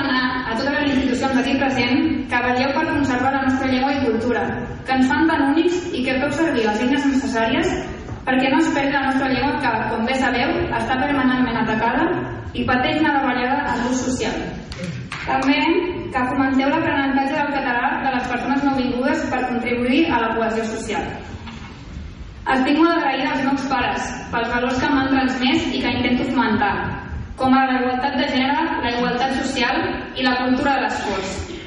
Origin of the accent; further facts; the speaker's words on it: Catalonia, Spain; pel meu sentiment de pertinença a Catalunya. Des de sempre, la meva llengua principal ha estat el català. He crescut formant part i gaudint de la cultura catalana.